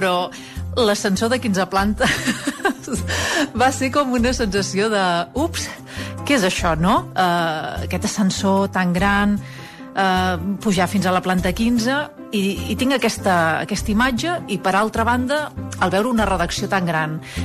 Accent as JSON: {"language": "Catalan", "town": "Vic", "region": "Catalonia", "country": "Spain", "said": "tinc 40 anys, soc de Vic"}